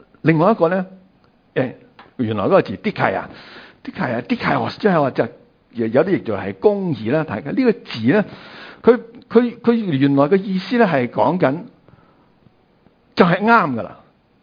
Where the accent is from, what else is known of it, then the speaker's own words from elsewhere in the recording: China; 我想对于我们中国人来说呢，稳重可能是接近一点。